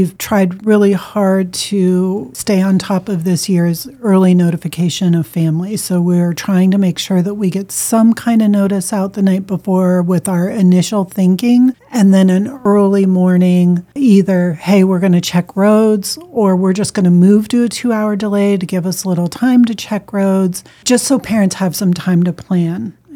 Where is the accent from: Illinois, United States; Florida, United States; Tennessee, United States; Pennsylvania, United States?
Pennsylvania, United States; Erie; I always say my hometown of Erie, Pennsylvania is often in the top three spots for snowfall.